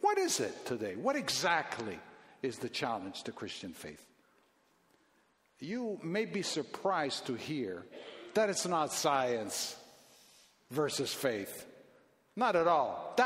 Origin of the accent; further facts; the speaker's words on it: Toronto, Ontario, Canada; I'm from Toronto, Canada. I live downtown. I was born and raised in downtown Toronto.